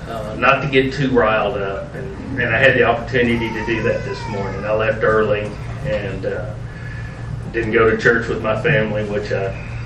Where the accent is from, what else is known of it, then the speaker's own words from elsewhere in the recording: San Antonio, Texas, United States; I was born here in San Antonio, went to Alamo Heights High School, was surrounded by people that came from a lot of privilege